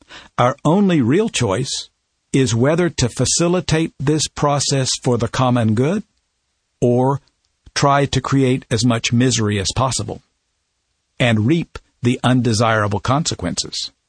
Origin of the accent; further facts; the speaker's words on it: Oklahoma, United States; As you know, I come from Oklahoma, where last year some very harmful legislation was enacted